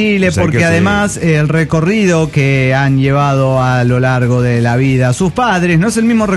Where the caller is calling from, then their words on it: Salta, Argentina; de Salta, Argentina